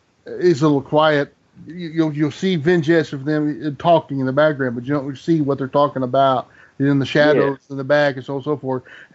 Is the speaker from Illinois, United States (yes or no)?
no; Texas, United States; they're not football players, you big Texas moron, and I'm from Texas, so I can say it.